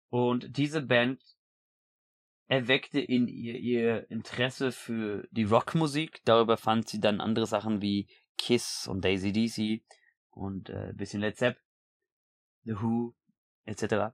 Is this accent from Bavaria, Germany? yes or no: no; Frankfurt, Hesse, Germany; wobei ich als Frankfurter sagen muss, halte den Ball flach